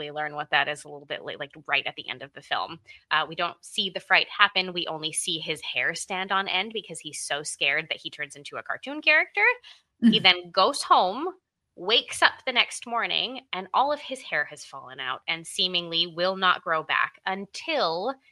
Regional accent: Montreal, Quebec, Canada; We're Canadian from the place that these movies

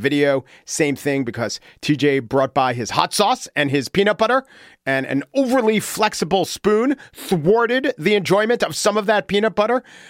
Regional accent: Oceanside, New York, United States; If I'm from Long Island, I might as well be from Rhode Island.

